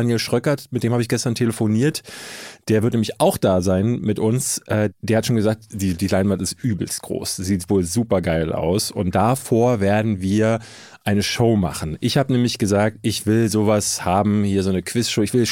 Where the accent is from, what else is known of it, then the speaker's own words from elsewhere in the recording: Hamburg, Germany; ich komme doch aus Hamburg.